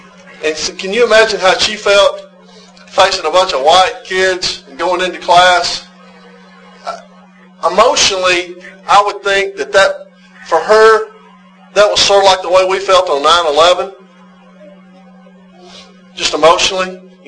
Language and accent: English; Opelika, Alabama, United States; I was raised in Alabama, Opelika. I'm a son of the South.